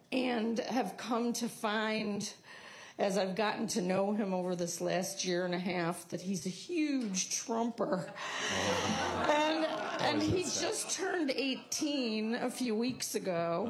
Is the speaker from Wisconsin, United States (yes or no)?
no; Morton Grove, Illinois, United States; from Morton Grove.